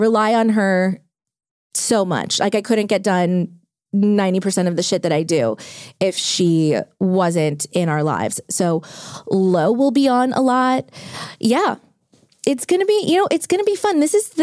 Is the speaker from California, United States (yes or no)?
no; New Orleans, Louisiana, United States; My friend Alex, who I grew up with in New Orleans, but she now lives in LA.